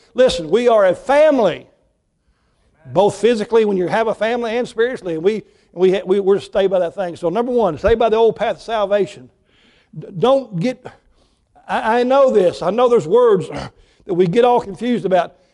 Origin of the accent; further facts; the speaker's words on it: the South, United States; I know that because I was raised in the South and the things that I think